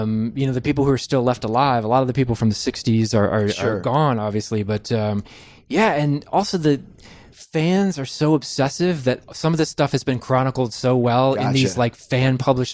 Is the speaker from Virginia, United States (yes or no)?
yes; Virginia, United States; Oh, I'm from Virginia.